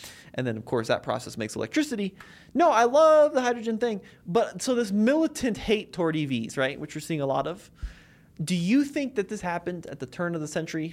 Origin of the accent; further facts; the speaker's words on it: United States; I'm an American in America.